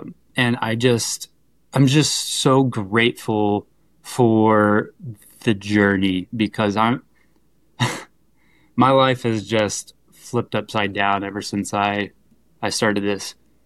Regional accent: Missouri, United States; now in California, United States; So, I grew up in the South in Missouri, and, yeah, just a normal kid with big dreams

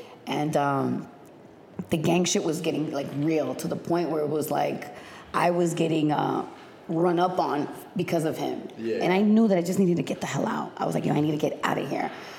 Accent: Los Angeles, California, United States; I was born and raised in Los Angeles, in mid-city Los Angeles, which is right next to South Central.

